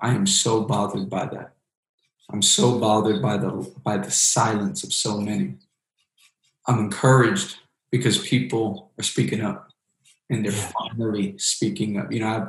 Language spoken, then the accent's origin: English; Queens, New York, United States; I grew up in Queens, New York. Queens, New York was noted by National Geographic as the most diverse place on the planet.